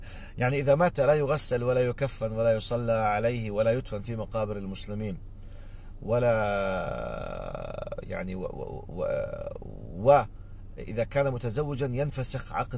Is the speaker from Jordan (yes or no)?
yes; Jordan; accent: Jordanian; زي ما إحنا بنحكي باللغة العامية مو حكي، كله حكي يعني نتحاسب على الحكي. إحنا عم نحكي باللهجة الأردنية بيقول هينا بنسولف، هينا بنتسلى